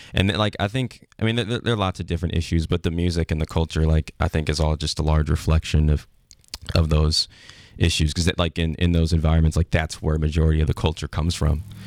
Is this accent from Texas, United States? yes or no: no; Chicago, Illinois, United States; I mean, honestly, like growing up in Chicago and stuff, it really did.